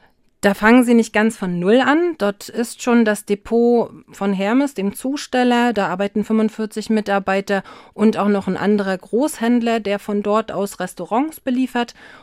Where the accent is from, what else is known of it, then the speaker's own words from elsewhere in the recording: Jarmen, Mecklenburg-Vorpommern, Germany; Und natürlich den Kiessee, bei uns in Jamen nur Kieskuhle genannt.